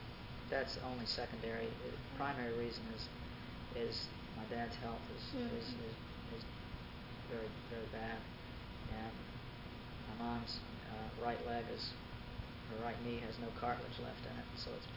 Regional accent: the South, United States; also born or lived in Atlanta; I began to get really sick and tired of being made to feel shameful and embarrassed for being a Southerner, for being from the South.

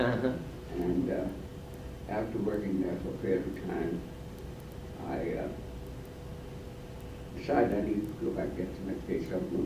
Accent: Atlanta, Georgia, United States; born there; I was born in Atlanta, Georgia, February 9th, 1925.

